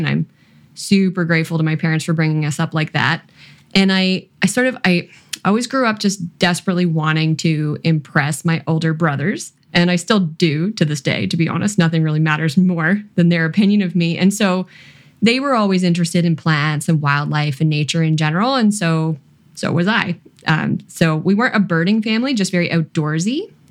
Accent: Ontario, Canada; now in Nova Scotia, Canada; I'm a Canadian, for starters. I grew up in Southern Ontario, and now I live in Nova Scotia on the east coast of Canada. And I landed in Nova Scotia when I moved to Halifax for grad school in 2011, and I never left.

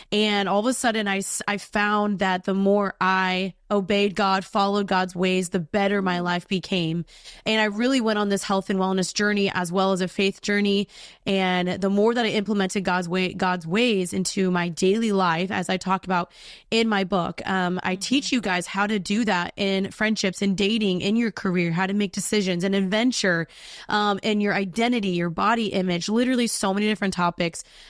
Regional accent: Dallas, Texas, United States; I am from Dallas, Texas.

